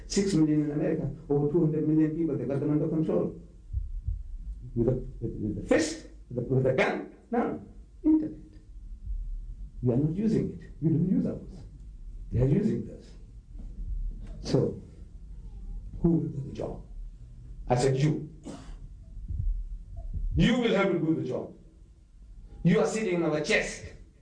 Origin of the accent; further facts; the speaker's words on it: India; I'm not an Arab, I'm an Indian.